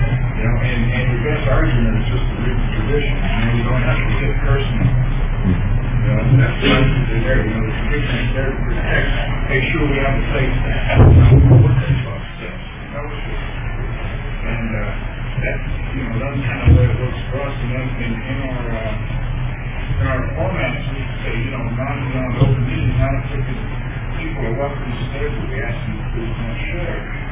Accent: Orange County, California, United States; I'm from Orange County, and we have a lot of trouble with outside issues.

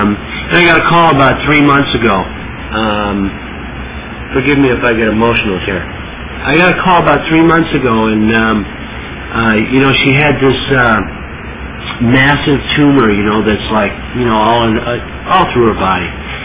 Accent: Burbank, California, United States; I come from Southern California, and I was raised in Burbank, you know, beautiful downtown Burbank. And, you know, I was basically raised in, like, you know, middle-class kind of neighborhood

